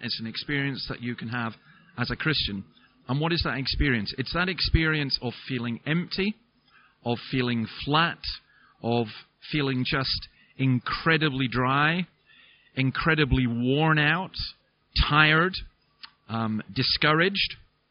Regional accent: Scotland, United Kingdom; I'm from Scotland

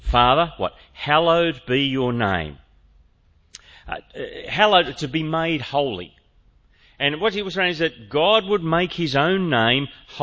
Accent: Grafton, New South Wales, Australia; I used to kind of kid myself that I was a country boy. I grew up in Grafton, up on the north coast. I've spent lots of time in the bush and on farms.

